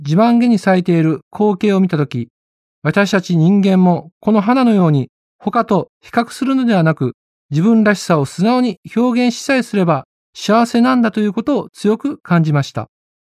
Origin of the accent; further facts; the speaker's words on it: Osaka, Japan; born there; now in Asahikawa, Japan; 私は現在北海道の旭川に住んでいますが、大阪生まれの私にとって住み始めた頃は驚きと感動の連続でした。